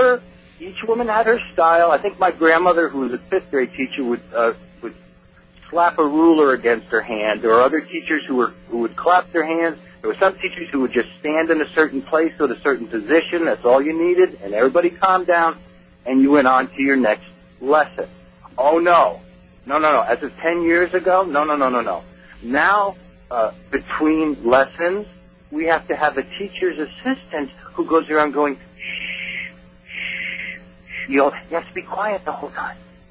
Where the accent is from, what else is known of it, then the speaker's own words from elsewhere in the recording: United States; I taught French and Spanish, and of course I grew up in the American school system.